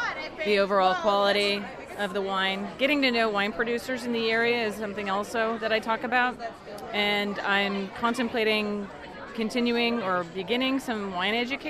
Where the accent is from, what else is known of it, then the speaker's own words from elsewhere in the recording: California, United States; I'm from the San Francisco East Bay.